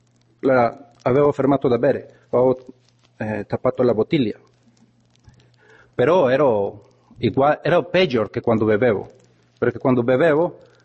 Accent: Honduras; Italian is a second language; Sono di Honduras, qui c'è una rappresentazione di Centro America buona

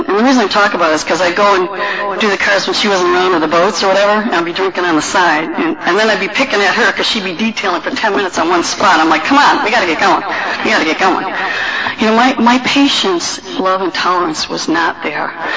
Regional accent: Michigan, United States; Anyway, I grew up in Michigan, and actually I grew up in a really nice neighborhood, and I didn't appreciate it at all.

